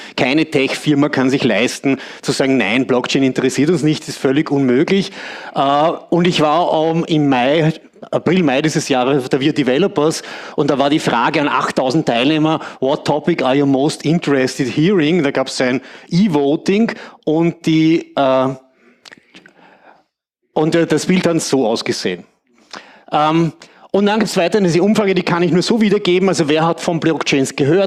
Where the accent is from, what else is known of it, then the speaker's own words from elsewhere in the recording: Eisenstadt, Burgenland, Austria; Eisenstadt ist eine hübsche, schmucke Kleinstadt, ein paar Bilder von dort, damit Sie sehen, wo ich herkomme.